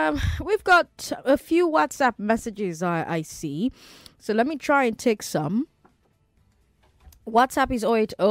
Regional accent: Imo, Nigeria; just like they did us, because I'm from Imo State, to lead them for the next 8 years.

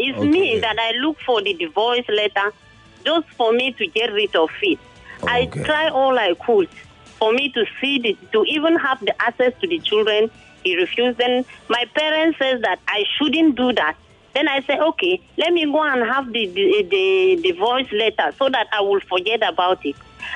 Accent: Jos, Plateau, Nigeria; now in Lagos, Nigeria; I moved down here to Lagos. I'm working here as a household because I'm from Jos.

